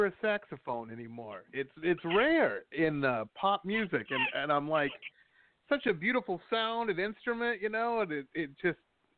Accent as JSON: {"language": "English", "town": "Detroit", "region": "Michigan", "country": "United States", "tie": "born or raised there", "said": "I grew up in Detroit, and, man, it was just..."}